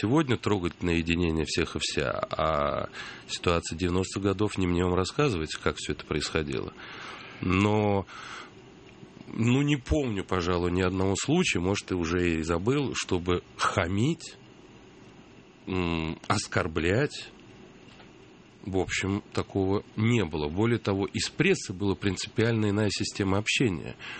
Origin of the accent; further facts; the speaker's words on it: Moscow, Russia; also born or lived in Tashkent, Uzbekistan; сказать, что это мой родной город, вот в этом смысле, ну, наверное, вряд ли. Все-таки скорее Москва. Я ведь уехал в 66-м году из Ташкента, еще учась в третьем классе